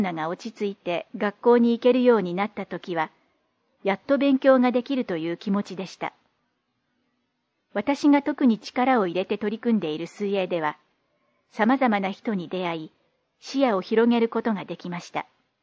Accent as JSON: {"language": "Japanese", "town": "Arakawa", "region": "Tokyo", "country": "Japan", "tie": "born or raised there", "said": "私は荒川区で生まれ、荒川区で育ちました。父はイギリス出身ですが、私はこれまでずっと日本で暮らしています。"}